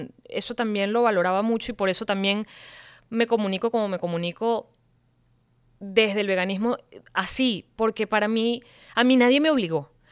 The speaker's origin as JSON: {"language": "Spanish", "country": "Venezuela", "said": "nos pasa, bebeches, como venezolanos, cuando estás en un país donde noticias de Venezuela que llegaron fueron muy puntuales"}